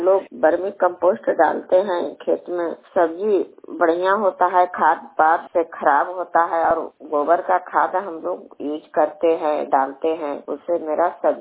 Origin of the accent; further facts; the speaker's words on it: Gutram, Bihar, India; मेरा घर गुतराम है, मेरा पंचायत ननौरा पड़ता है, प्रखंड नारदीगंज के निवासी हूँ, नारदीगंज प्रखंड पड़ता है, जिला नवादा पड़ता है।